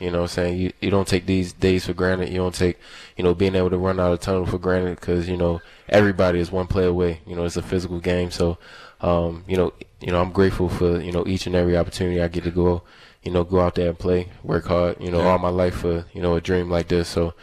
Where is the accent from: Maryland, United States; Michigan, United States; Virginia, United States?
Maryland, United States; Baltimore; Well, I'm from Baltimore, so I was a Ravens fan.